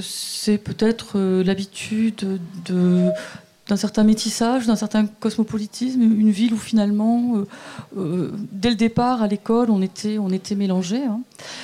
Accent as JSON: {"language": "French", "town": "Marseille", "region": "Provence-Alpes-Côte d'Azur", "country": "France", "tie": "born or raised there", "said": "Oui, je suis née à Marseille, j'y ai vécu 23 ans."}